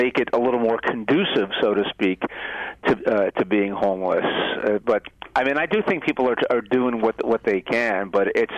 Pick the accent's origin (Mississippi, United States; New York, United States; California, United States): New York, United States; New York City; I mean, I grew up in New York City as a kid, so, I mean, the people aren't so nice there. And also, it's cold.